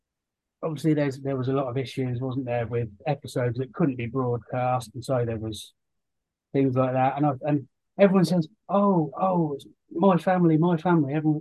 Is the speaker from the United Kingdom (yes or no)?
yes; Northampton, East Midlands, United Kingdom; Well, I'm from Northampton